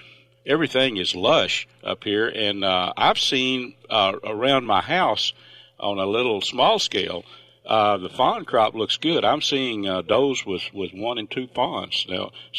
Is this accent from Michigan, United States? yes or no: no; Texas, United States; You know, I was raised up in Red River County